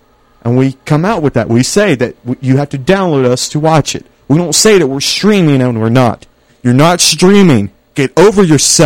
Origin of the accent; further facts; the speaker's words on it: Georgia, United States; I mean, I grew up in Miller County, even though I went to a Bainbridge school. I grew up in Miller County.